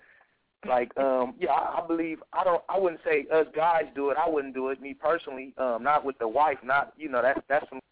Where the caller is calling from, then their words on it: West Coast, United States; Man, I'm calling from the West Coast. Sending some West Coast love